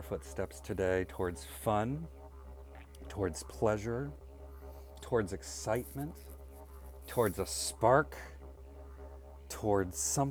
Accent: Wales, United Kingdom; It's a henge, 'cause I'm Welsh. We make henges.

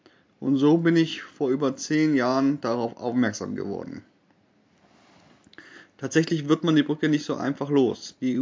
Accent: Sassnitz, Mecklenburg-Vorpommern, Germany; den sich meine Heimatstadt Sassnitz geleistet hat

